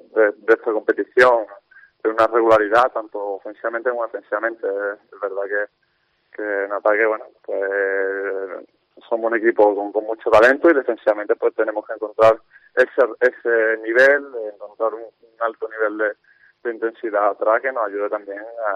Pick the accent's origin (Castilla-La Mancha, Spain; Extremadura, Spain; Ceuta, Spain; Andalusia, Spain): Andalusia, Spain; Málaga; como malagueño, como persona de Málaga, pues lo vivo diferente